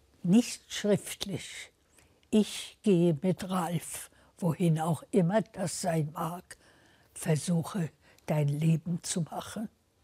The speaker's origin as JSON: {"language": "German", "region": "Berlin", "country": "Germany", "tie": "born there", "said": "Berlin ist meine Heimat. Ich bin hier geboren. Ich fühle mich als Berlinerin. Ich fühle mich als Deutsche. Ich gehöre hierher. Ich bin hier, ich sage immer, mit Spreewasser getauft."}